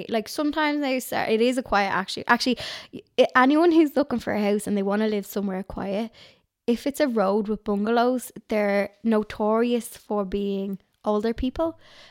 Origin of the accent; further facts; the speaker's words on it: Dublin, Leinster, Ireland; My mum was a townie. and my dad was County Dublin, but I wouldn't call him. So where I am now, you're really close to Kildare and Meath. I'm on the border of the two.